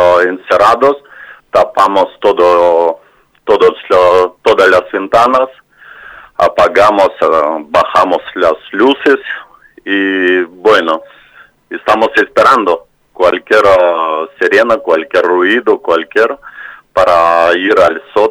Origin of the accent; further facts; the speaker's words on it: Kharkiv, Kharkiv Oblast, Ukraine; Spanish is a second language; lástima que mi ciudad de donde soy es Kharkiv, es uh-huh. Segunda más grande ciudad de Ucrania